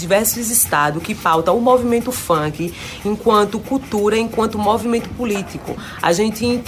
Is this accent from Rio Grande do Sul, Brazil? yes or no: no; Recife, Pernambuco, Brazil; eu sou da Frente Nacional de Mulheres do Funk, eu sou de Recife